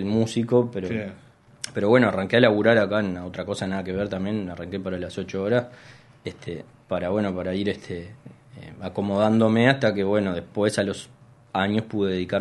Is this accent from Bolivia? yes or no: no; Minas, Lavalleja, Uruguay; moved away as an adult; nacido en Minas, viví allá hasta los 22 años, tengo 35